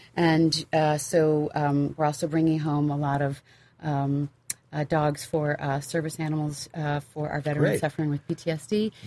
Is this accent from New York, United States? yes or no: no; Potomac, Maryland, United States; accent: East Coast; I'm from Potomac, Maryland, but my folks, my